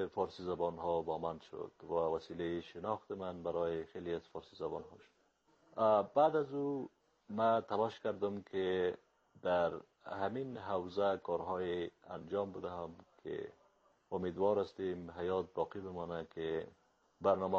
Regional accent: Kabul, Afghanistan; born there; در شهر کابل از یک مادر و پدر پنجشیری به دنیا آمدم.

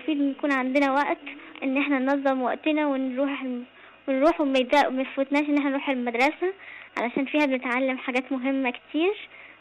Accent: Canada

